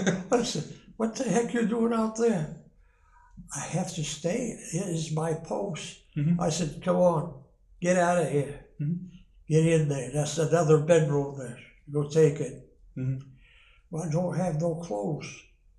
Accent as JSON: {"language": "English", "town": "Waterville", "region": "Maine", "country": "United States", "tie": "born there", "said": "I was born in Waterville, Maine. In Waterville. That's where I was born, 1922."}